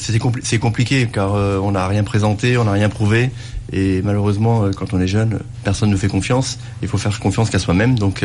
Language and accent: French; Bourgogne-Franche-Comté, France; Je suis issu de la Bourgogne, donc les vins bourguignons me touchent au cœur.